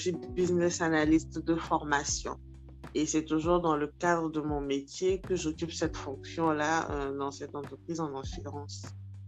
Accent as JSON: {"language": "French", "country": "Togo", "lives_now": "Ivory Coast", "said": "je suis togolaise et j'occupe une fonction de Head of Enhancement Team dans une entreprise en assurance en Côte d'Ivoire ici."}